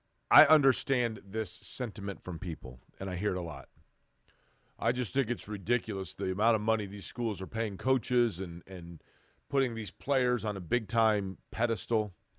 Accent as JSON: {"language": "English", "town": "Indianapolis", "region": "Indiana", "country": "United States", "tie": "born or raised there", "said": "Take Butler University. I grew up in Indianapolis, okay?"}